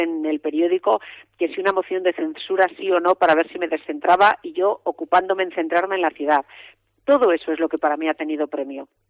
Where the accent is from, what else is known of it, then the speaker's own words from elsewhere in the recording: Santander, Cantabria, Spain; defendiendo a los santanderinos que también somos cántabros